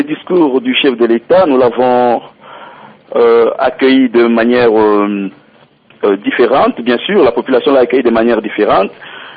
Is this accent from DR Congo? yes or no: yes; Katanga, DR Congo; ici chez nous au Katanga par exemple